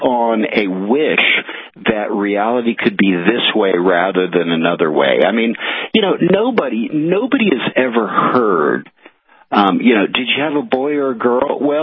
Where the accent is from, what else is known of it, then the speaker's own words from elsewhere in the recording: the South, United States; I'm from the South.